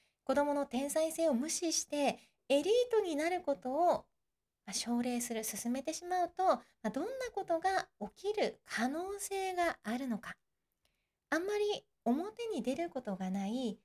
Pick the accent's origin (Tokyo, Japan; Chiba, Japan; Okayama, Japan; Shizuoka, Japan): Tokyo, Japan; 東京出身なので私、関西に友達がいなかったんですよね。